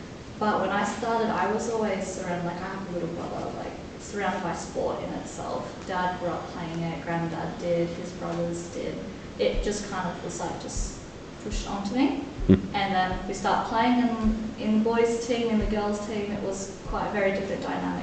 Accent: Gold Coast, Queensland, Australia; also born or lived in Japan; homegrown Aussie. Definitely, yeah, brought up on the Queensland side on the Goldie, but also lived in Japan for 2 years. And so Kindy and all that was all in Japan. Then switching over that language barrier, I don't think I spoke proper English until much later.

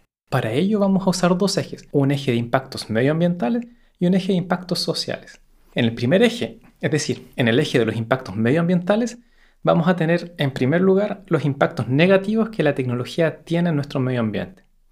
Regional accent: Chile; now in Belgium; Soy de origen chileno y vivo en Bélgica desde hace un poco más de 10 años.

